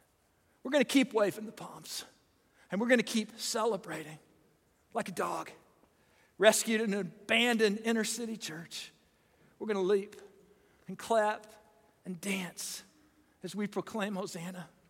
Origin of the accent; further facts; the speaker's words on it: Illinois, United States; Growing up in Southern Illinois, if you could do two things at once, that made you amphibious.